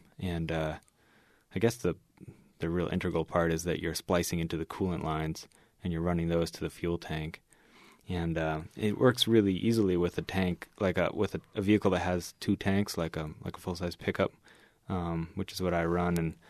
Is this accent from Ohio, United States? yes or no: no; Boston, Massachusetts, United States; also born or lived in Oregon; Originally I'm from Boston.